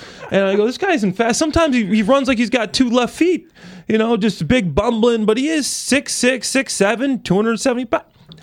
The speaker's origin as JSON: {"language": "English", "town": "Dwight", "region": "Illinois", "country": "United States", "said": "I'm from Dwight, Illinois. I don't know if any of the listeners know where that's at, Mully, but this is a town about 80 miles south of here. It's in the middle of the country, the cornfields, right?"}